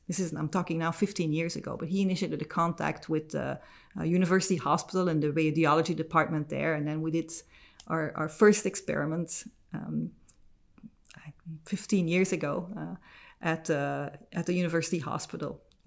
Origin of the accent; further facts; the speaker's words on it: Belgium; moved away as an adult; also born or lived in Texas; I was born in the United States, in Texas, actually, although I do not have a Texan accent. But I grew up in Belgium and I went to school here, into high school, and I returned to the United States when I was 18